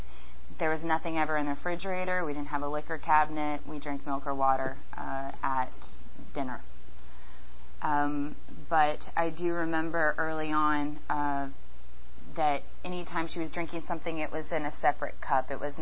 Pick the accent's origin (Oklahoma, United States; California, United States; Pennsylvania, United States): Oklahoma, United States; Tulsa; born there; moved away; I was born in Tulsa, Oklahoma. I'm the oldest of three. I have a younger brother and a younger sister. We moved here in 1997. My dad's job transferred us out here. I have some memories in Oklahoma.